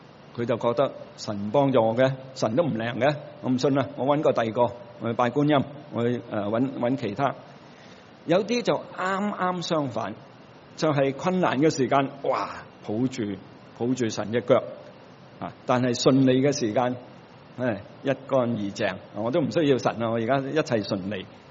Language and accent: Chinese; China; 就是说我们中国人的讲法贫贱不能移，富贵不能淫，贫贱不能移。